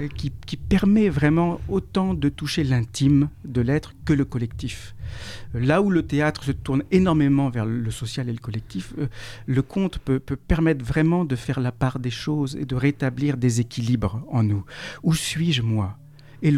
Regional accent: Argentan, Normandy, France; born there; je suis pas né loin, je suis né dans l'Orne, à Argentan

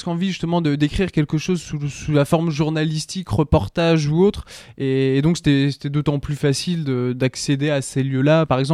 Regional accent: Laval, Pays de la Loire, France; la famille est domiciliée à Grenou, à Laval. Je suis né à Grenou, à Laval. J'ai grandi là-bas.

